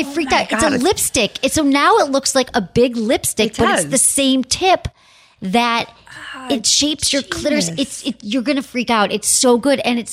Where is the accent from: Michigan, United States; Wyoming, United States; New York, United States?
Michigan, United States; Detroit; you're going to Detroit, my hometown.